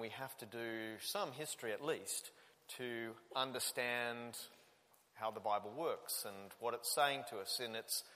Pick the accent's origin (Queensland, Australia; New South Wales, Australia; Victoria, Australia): New South Wales, Australia; Sydney; I grew up in Sydney, Australia. And it was compulsory in Sydney, Australia, when I was growing up, to have religious education in one lesson a week in high school and in primary school.